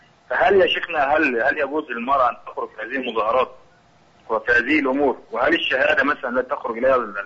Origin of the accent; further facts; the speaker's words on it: Egypt; وأنا من مصر